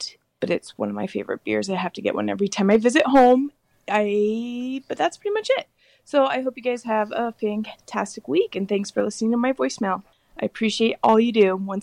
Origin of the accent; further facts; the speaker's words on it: Alaska, United States; I had another case suggestion for you, again from my home state in Alaska.